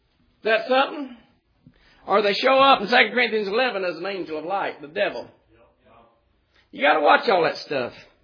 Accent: United States; And seeing how I'm from America, I probably don't.

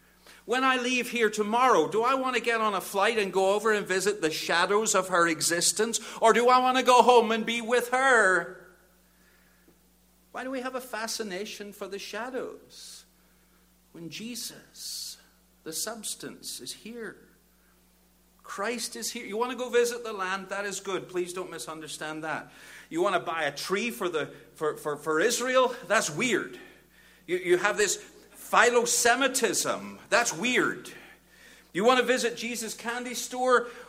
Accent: Bangor, Northern Ireland, United Kingdom; I'm from Bangor, Northern Ireland.

